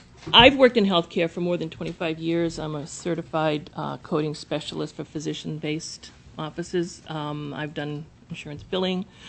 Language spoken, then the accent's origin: English; Homer, Alaska, United States; I'm from Homer. I'm coincidentally in Juneau for my son's birthday.